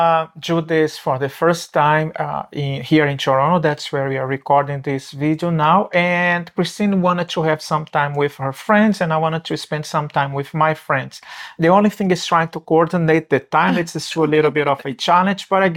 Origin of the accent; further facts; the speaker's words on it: Brazil; English is a second language; now in Canada; I immigrated from Brazil to Canada more than 20 years ago, and I lost the sight of those friends that I had built throughout all my life in Brazil.